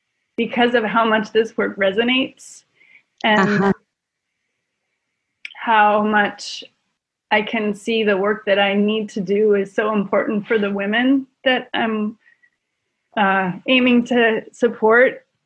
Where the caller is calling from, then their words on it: West Virginia, United States; I am calling from West Virginia.